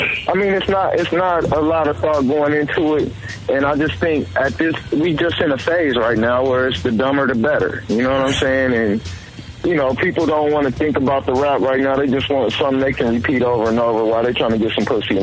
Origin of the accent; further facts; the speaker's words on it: Ohio, United States; I'm from Ohio, but like I said, I came out here and bumped into